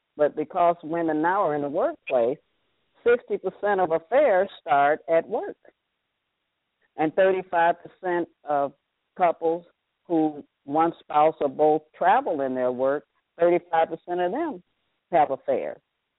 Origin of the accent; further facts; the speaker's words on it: Michigan, United States; I'm from Michigan. So, look, I grew up in Michigan.